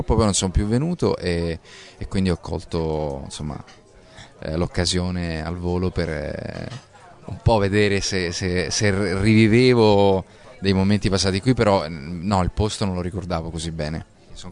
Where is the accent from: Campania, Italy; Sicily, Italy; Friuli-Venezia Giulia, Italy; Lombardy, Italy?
Sicily, Italy; da siciliano è un piacere